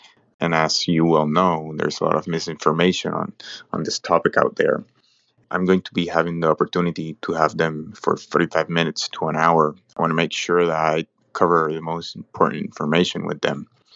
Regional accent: Puerto Rico; I am CFP from Puerto Rico

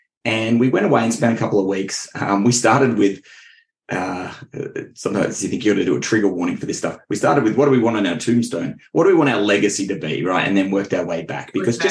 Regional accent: Richmond, Virginia, United States; I grew up in Richmond, which is nowhere near the beach.

